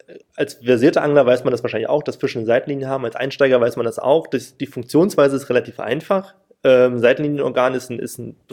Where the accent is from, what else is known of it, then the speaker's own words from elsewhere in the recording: Berlin, Germany; ich komme auch aus Berlin